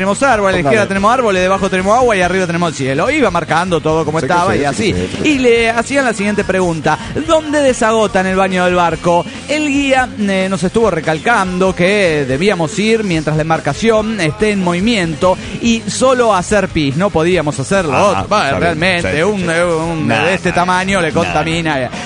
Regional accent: Neuquén, Argentina; Hola amigos … de Neuquén, Argentina.

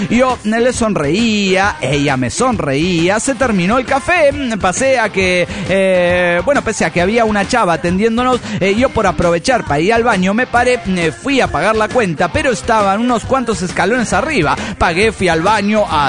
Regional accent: Teuchitlán, Jalisco, Mexico; de Teuchitlán, Jalisco, México.

